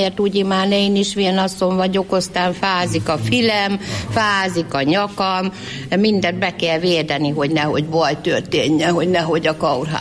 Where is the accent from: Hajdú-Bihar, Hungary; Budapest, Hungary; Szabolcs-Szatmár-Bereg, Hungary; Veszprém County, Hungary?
Szabolcs-Szatmár-Bereg, Hungary; Fehérgyarmat; born there; Én Fehérgyarmaton.